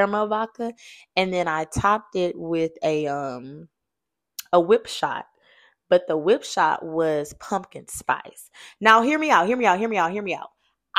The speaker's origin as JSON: {"language": "English", "region": "Louisiana", "country": "United States", "said": "I'm from Louisiana. Y'all know we love starch and love rice real bad, real real real real real bad."}